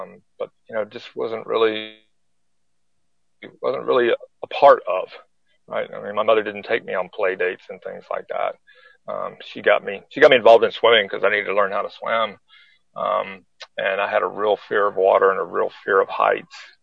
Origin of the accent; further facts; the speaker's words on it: Victorville, California, United States; born there; So I was born in Victorville, California. My father was in the Air Force.